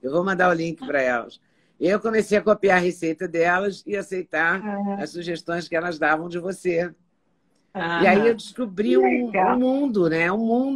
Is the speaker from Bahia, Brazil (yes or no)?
no; Juiz de Fora, Minas Gerais, Brazil; born there; Escola Normal Oficial de Juiz de Fora, onde eu nasci e onde eu estudei.